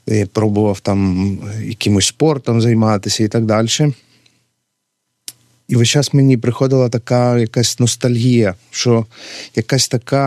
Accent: Khmelnytskyi, Khmelnytskyi Oblast, Ukraine; Я народився в Хмельницькому, з міста Хмельницького, з парафії Святої Анни.

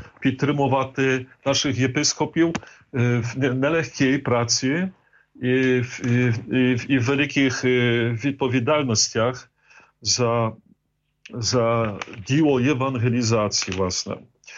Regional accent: Poland; Ukrainian is a second language; now in Ukraine; я поляк, але приїхав на Україну будувати структури церкви, приїхав 23 роки тому назад. І почуваю себе, насправді, це моя друга батьківщина, і українська мова стала моєю другою рідною мовою.

